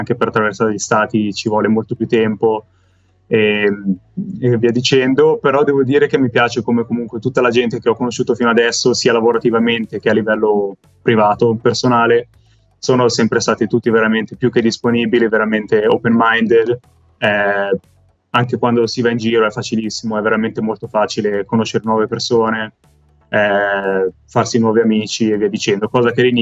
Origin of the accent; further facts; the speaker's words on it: Caslano, Ticino, Switzerland; moved away as an adult; now in Connecticut, United States; sono originario del Ticino, di Caslano, sono qui in Connecticut da quasi 2 anni, 1 anno e 8 mesi